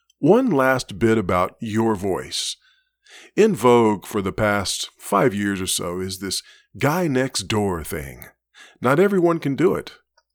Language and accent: English; the South, United States; Now, I'm a Southerner, but over the years, I've learned to lose my accent, and I routinely book jobs that require a Midwest sound